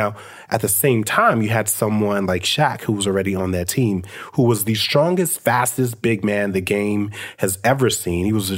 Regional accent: Brooklyn, New York, United States; She is somehow connected to one of my earliest best friends that I grew up with in Brooklyn.

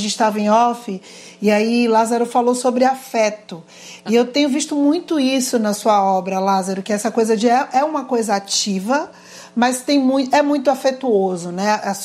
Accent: Bahia, Brazil; now in São Paulo, Brazil; hoje, como baiana, morando em São Paulo, eu tenho uma visão completamente diferente do meu chão.

